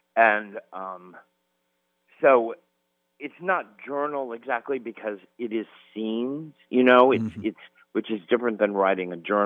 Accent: Paris, Missouri, United States; also born or lived in Madison, Missouri; Well, this is my home, you know. I grew up in Paris, Missouri, and Madison, Missouri, and I went to school in Columbia

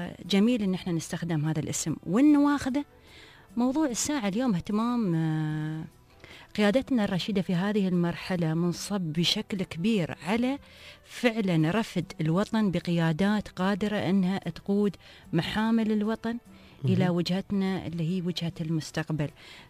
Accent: United Arab Emirates; إحنا من الإمارات،

